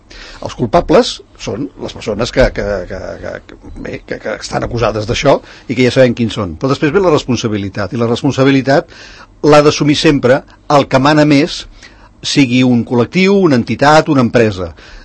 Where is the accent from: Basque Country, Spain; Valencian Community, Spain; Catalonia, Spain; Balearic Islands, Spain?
Catalonia, Spain; Com a catalans sabem qui és cadascú, aquí ens coneixem tots